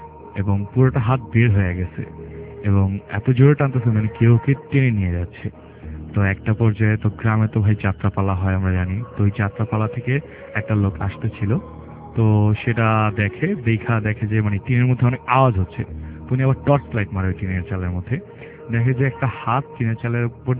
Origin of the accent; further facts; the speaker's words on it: Dhaka, Dhaka Division, Bangladesh; মিরপুর থেকে